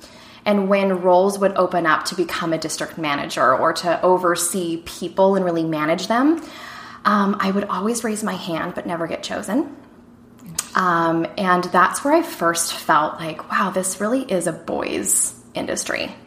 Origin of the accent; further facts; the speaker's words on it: Colorado, United States; moved away; So I'm from Colorado originally and moved to Arizona for school.